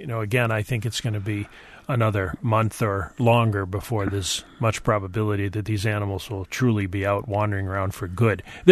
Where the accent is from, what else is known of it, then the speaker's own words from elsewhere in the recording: New England, United States; as you know, Larry, I'm from New England and a very small family.